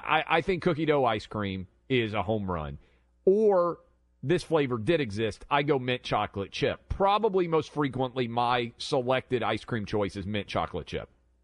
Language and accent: English; the South, United States; If you were my age growing up in the South, you would say